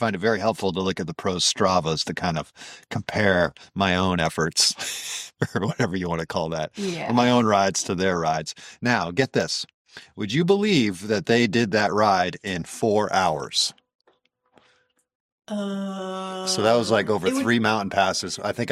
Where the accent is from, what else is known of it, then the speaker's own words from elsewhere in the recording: United States; I think it's easy in these grand tours for me as an American, a proud American.